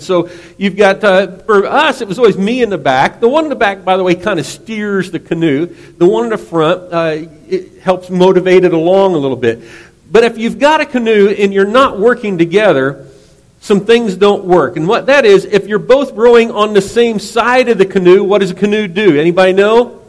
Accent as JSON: {"language": "English", "region": "Missouri", "country": "United States", "tie": "born or raised there", "said": "We were born and raised in Missouri"}